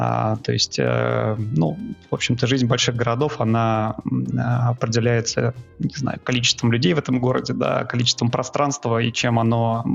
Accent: Moscow, Russia; now in New York, United States; Переезжали мы, да, мы из Москвы.

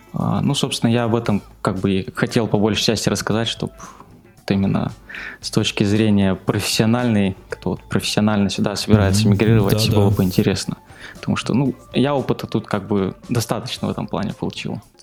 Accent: Siberia, Russia; now in Australia; Переехал я в Австралию из Сибири

